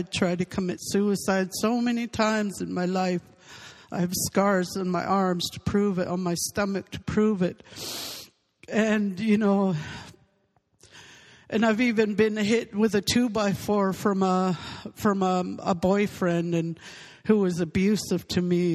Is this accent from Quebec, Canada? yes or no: no; Port Hardy, British Columbia, Canada; I was born and raised in Port Hardy, a small town in BC, the north end of the island where the road ends.